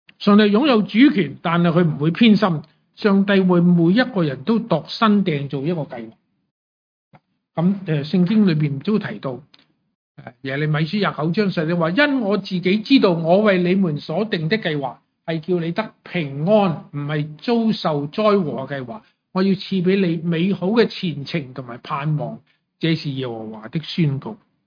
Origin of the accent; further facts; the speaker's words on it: Hong Kong; moved away as an adult; also born or lived in China; 我喺中国大陆出世，4岁上帝带咗我嚟香港。 我出世嗰阵时系1952年，即系70年前。4岁嚟香港，18岁去咗加拿大，55岁翻翻嚟。